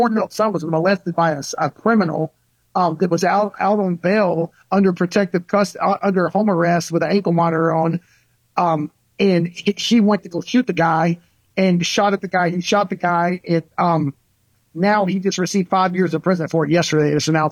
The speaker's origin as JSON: {"language": "English", "country": "United States", "said": "I'm a nationalist. Big time. I'm an American."}